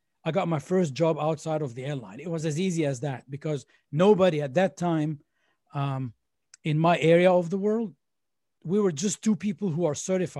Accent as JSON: {"language": "English", "country": "Egypt", "lives_now": "Canada", "said": "So I'm from Egypt, for those of you originally from Egypt. So a Canadian Egyptian."}